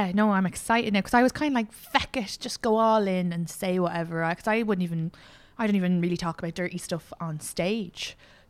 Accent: Leinster, Ireland; I'm from Kildare.

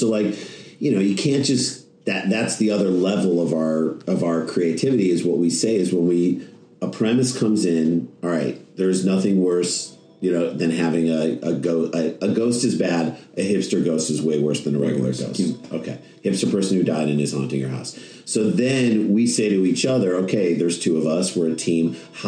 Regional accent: St. Louis, Missouri, United States; now in New York, United States; So we grew up in St. Louis, Missouri, which is like Midwest.

